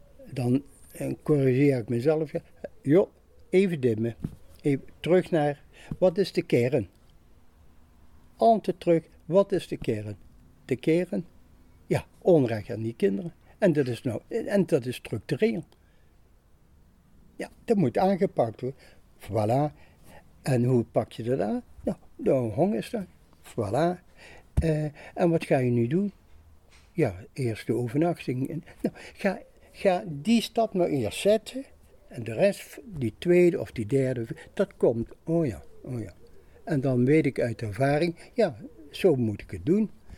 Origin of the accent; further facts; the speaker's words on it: Maastricht, Limburg, Netherlands; Ik kom uit Maastricht.